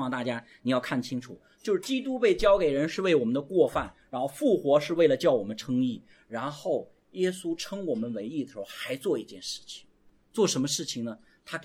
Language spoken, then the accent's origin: Chinese; China; 因为我们中国人考试特别厉害，是吧？我们中国人特别会考试